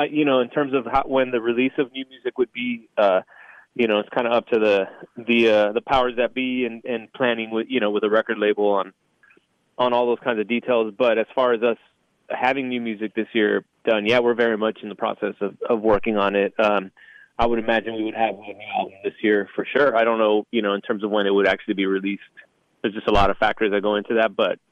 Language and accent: English; Texas, United States; I'm from born and raised in South Texas.